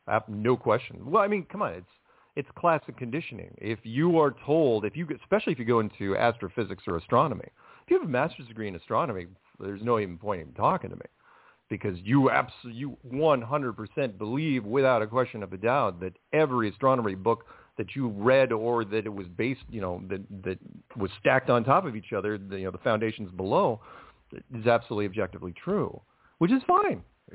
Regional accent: Seattle, Washington, United States; He's just an actor from Seattle. I should know I'm from Seattle.

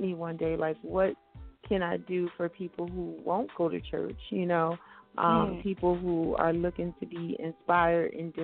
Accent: Trenton, New Jersey, United States; I'm from Trenton, New Jersey

